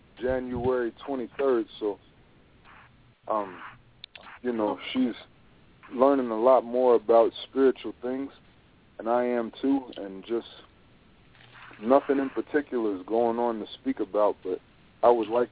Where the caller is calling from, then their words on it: Maryland, United States; I'm calling from Maryland.